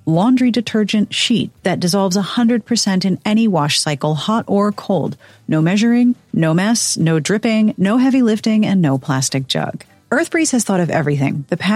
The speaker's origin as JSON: {"language": "English", "town": "Pittsburgh", "region": "Pennsylvania", "country": "United States", "tie": "born or raised there", "said": "I have been watching highlight reels of people who go out in kayaks near my hometown of Pittsburgh and elsewhere as they clean up rivers and streams"}